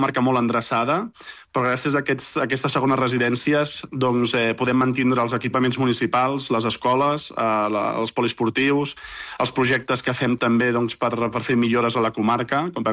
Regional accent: Catalonia, Spain; moltes persones d'aquí, que som d'aquí, jo soc nascut aquí a la Cerdanya

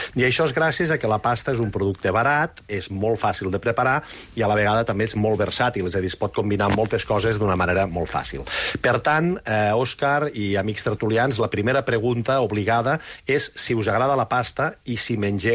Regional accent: Tremp, Catalonia, Spain; jo recordo quan era petit, a Trem, al Pallars

